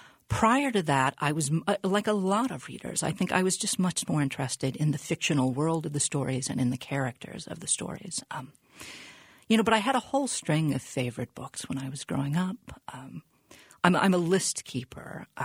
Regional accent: Little Rock, Arkansas, United States; my mom and dad were living in Little Rock, my hometown.

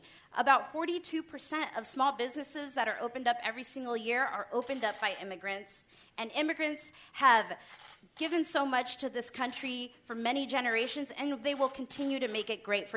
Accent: Oregon, United States; I mean, I have loved growing up in Oregon. I've loved being here. Our family loves this state.

